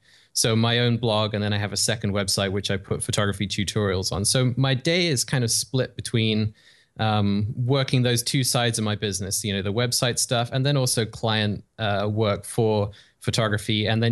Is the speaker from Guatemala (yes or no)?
no; England, United Kingdom; accent: weird in-between accent; moved away as an adult; now in Canada; I'm from England originally, and I've been in Canada for 10 or 12 years now. So I have this kind of weird accent that hovers somewhere in between that people can't quite place.